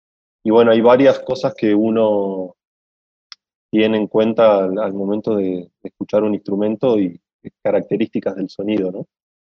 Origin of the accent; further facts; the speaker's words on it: Neuquén, Argentina; now in Tucumán, Argentina; Yo me vine a Tucumán, soy de Neuquén, realmente, pero me vine para Tucumán